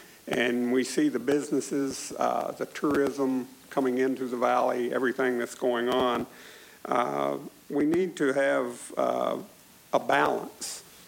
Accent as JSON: {"language": "English", "town": "Hazard", "region": "Kentucky", "country": "United States", "lives_now": "Alaska, United States", "said": "I may talk a little different. … I'm originally from Kentucky. I have been coming to Alaska for 35 years, moved up here about a year and a half ago"}